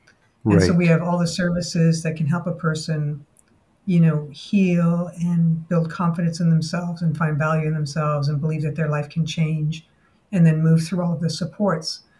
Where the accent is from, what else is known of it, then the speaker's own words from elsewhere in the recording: Toronto, Ontario, Canada; also born or lived in Halifax / Montreal; So I was born in Halifax, lived in Montreal, ended up in Toronto, and living on Riverdale Avenue before Riverdale was Riverdale.